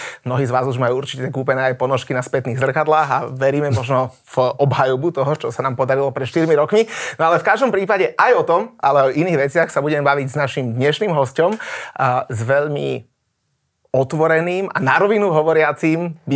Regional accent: Bratislava, Bratislava Region, Slovakia; všetci samozrejme naši diváci vedia, že my sme Bratislavčania

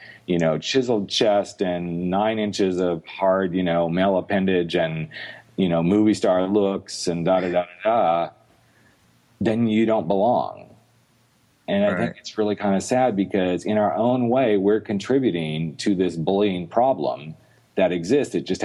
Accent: Arkansas, United States; I actually spent a portion of my life growing up in Arkansas. And, of course, at that time I was a teen.

